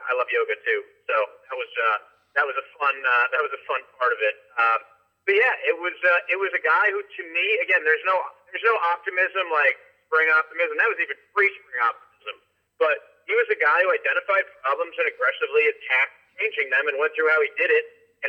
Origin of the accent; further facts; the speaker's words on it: Massachusetts, United States; now in Boston, United States; I live in Boston, I should say. Brian's from Boston. I'm from Western Mass, and I think we both have a little bit similar personalities.